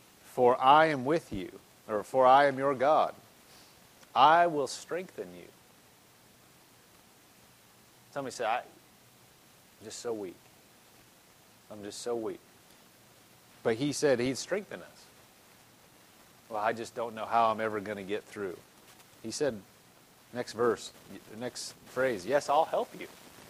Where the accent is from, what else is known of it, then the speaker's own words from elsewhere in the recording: Nebraska, United States; My pastor from Nebraska, like me, the pastor I had in Lincoln, Nebraska